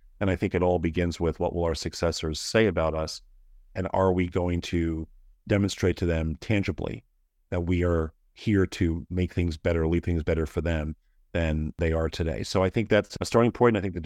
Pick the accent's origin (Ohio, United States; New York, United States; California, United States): New York, United States; Just I grew up in the New York area, so New York is the center of the universe.